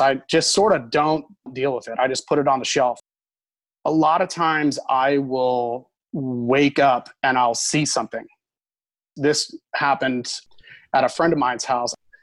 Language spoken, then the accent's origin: English; Kailua, Hawaii, United States; also born or lived in Seattle / New York / Chicago / Utah; now in Naples, United States; I've been in Florida for the better part of 20 years now, but I was born and raised in Hawaii.